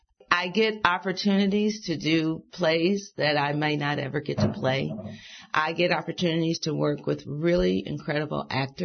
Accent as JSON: {"language": "English", "town": "Detroit", "region": "Michigan", "country": "United States", "tie": "born or raised there", "said": "It was based on my life growing up in Detroit and my relationships with my two fathers"}